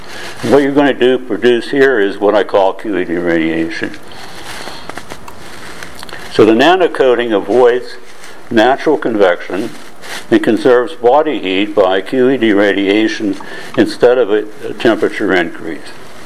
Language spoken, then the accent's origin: English; United States; now in Hong Kong; I'm an American living in Hong Kong.